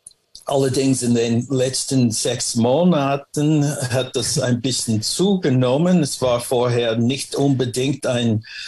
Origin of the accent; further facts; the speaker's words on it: Los Angeles, California, United States; German is a second language; Ich bin in Los Angeles geboren und 1965 haben wir in Watts, California, das ist dort, wo ich gewohnt habe, hat der erste Aufstand stattgefunden.